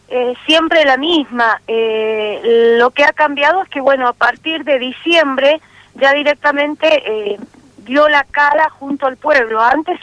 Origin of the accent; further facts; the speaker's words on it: Argentina; acá en Alto Carrizal, no nos queda otra. Unirnos como pueblo argentino